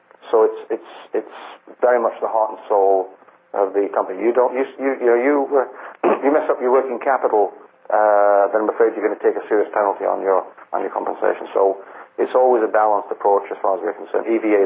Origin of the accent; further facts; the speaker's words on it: Scotland, United Kingdom; Speaking as a Scotsman.